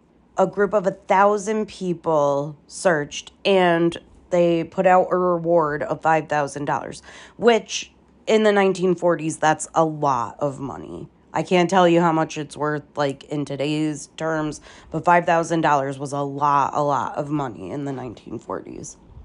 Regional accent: Northeast, United States; I'm from the Northeast, and I've been there multiple times.

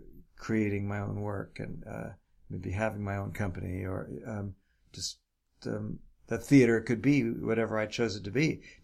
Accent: New York City, New York, United States; maybe because I'm from New York City or maybe just nature gave me a pragmatic attitude about life.

